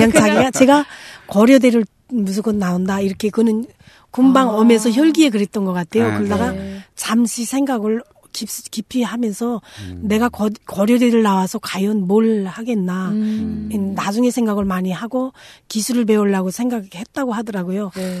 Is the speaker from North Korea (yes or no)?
yes; North Korea; also born or lived in China; now in South Korea; 제가 북한에서 왔다고 하니까